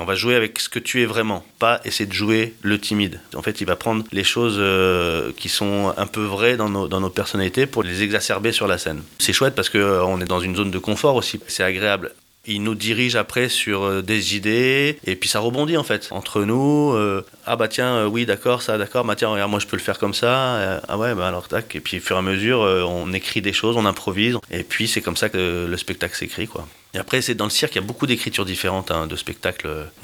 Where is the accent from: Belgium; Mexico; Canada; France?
France; La Grand-Combe, Occitanie; je suis coordinateur d'un festival dans mon bled, là-bas, à la Grand Combe.